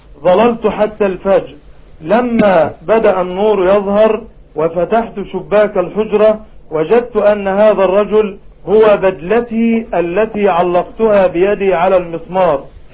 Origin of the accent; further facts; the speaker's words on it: Dimishl, Dakahlia, Egypt; شرفتنا بالأمس في قريتنا دمشل